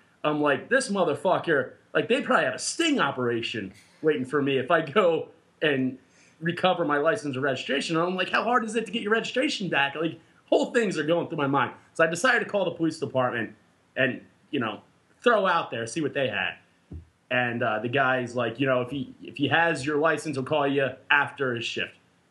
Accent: Pennsylvania, United States; I'm like, yeah, you know, I'm from Pennsylvania.

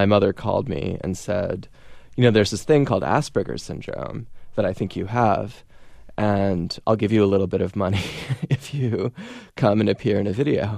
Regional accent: Amherst, Massachusetts, United States; also born or lived in Cambridge, Massachusetts; I grew up first in Cambridge and then in Amherst, Massachusetts.

